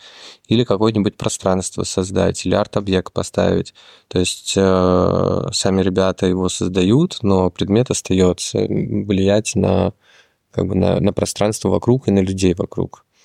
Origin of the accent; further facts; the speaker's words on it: Chita, Zabaykalsky Krai, Russia; так как я из Читы, и в принципе знаю там, как живут регионы